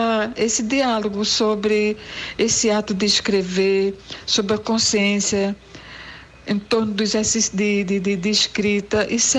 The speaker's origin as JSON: {"language": "Portuguese", "town": "Recife", "region": "Pernambuco", "country": "Brazil", "tie": "born or raised there", "also_born_or_lived": "Rio Grande do Norte", "said": "E a gente veio no rastro do trem até chegar em Recife. E aqui nós habitamos, vivemos um pouco perto da maré. Eu sou, de certa maneira, cria da maré."}